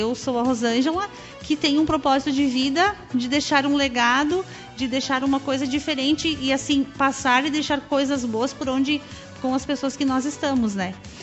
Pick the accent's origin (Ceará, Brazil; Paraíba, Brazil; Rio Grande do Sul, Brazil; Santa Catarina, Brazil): Rio Grande do Sul, Brazil; Caxias do Sul; now in Ipê, Brazil; E eu nasci em Caxias do Sul e me criei lá.